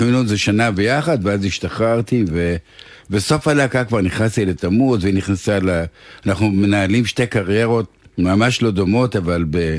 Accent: Northern District, Israel; באתי בתור מקיבוץ בריטי אי שם בצפון, ושמעתי הרבה מאוד … ושמעתי הרבה … וכאילו גדלתי בתרבות קצת שונה

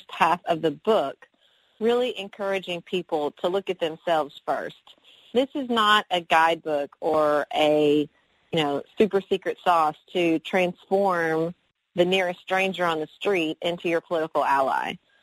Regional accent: Paducah, Kentucky, United States; I ran for local office in my hometown of Paducah, Kentucky in 2016

